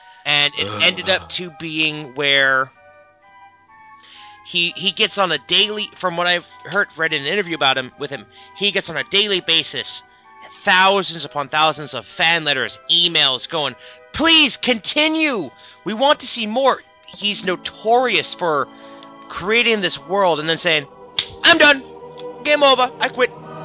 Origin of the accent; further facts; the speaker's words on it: United States; first language English; Because I may be Japanese, yes, but I'm a native. I'm both born and raised in America. I speak English. English is my first and only language.